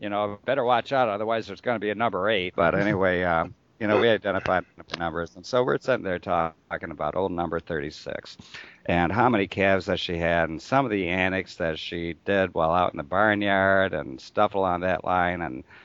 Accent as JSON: {"language": "English", "town": "Cazenovia", "country": "United States", "tie": "born or raised there", "said": "But anyway, it's 4 miles away from my hometown called Cazenovia, population 600."}